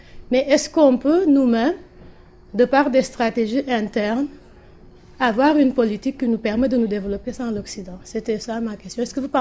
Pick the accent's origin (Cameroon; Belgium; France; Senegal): Senegal; C'est sûr que moi, je suis sénégalaise aussi.